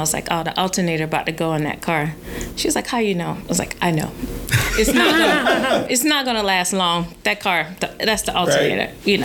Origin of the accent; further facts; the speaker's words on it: South Carolina, United States; Yeah, unfortunately, South Carolina is where I was born and raised.